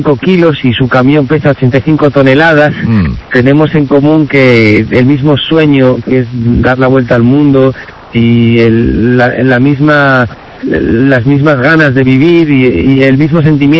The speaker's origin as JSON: {"language": "Spanish", "country": "Spain", "moved": "yes", "said": "desde que hace 3 años y 5 meses salí de España."}